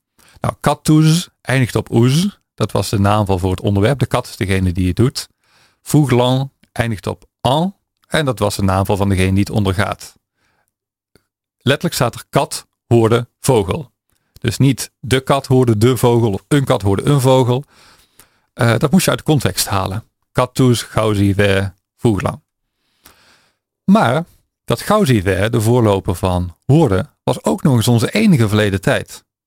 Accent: Drunen, North Brabant, Netherlands; accent: Drunen dialect; mijn grootouders die zijn opgegroeid met het dialect van Drunen, een plaatsje in Noord-Brabant. Je had het misschien al aan mijn accent gehoord.

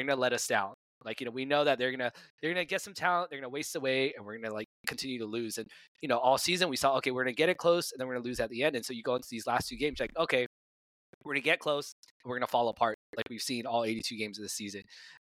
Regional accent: Sacramento, California, United States; my Sacramento Kings, I grew up in Sacramento

